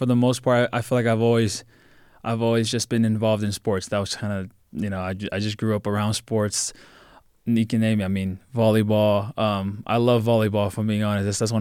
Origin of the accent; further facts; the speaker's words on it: Long Beach, California, United States; also born or lived in Compton; Yeah, so I grew up mainly in the Compton, Long Beach area. Okay. So I think we moved out of Compton when I was like 11, 12 years old, and then the rest of the time I was in Long Beach.